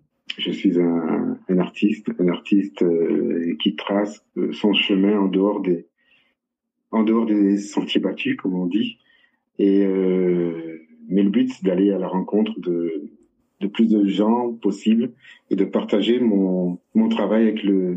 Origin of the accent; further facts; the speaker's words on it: Porto-Novo, Ouémé, Benin; born there; je suis né au Bénin, à Porto Novo.